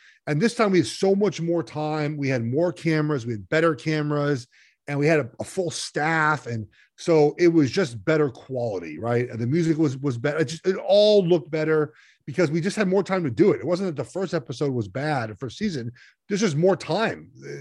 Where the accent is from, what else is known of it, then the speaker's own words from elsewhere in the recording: Los Angeles, California, United States; You know, I grew up in Los Angeles, and I listened to, Vin Scully and Chick Hearn call games.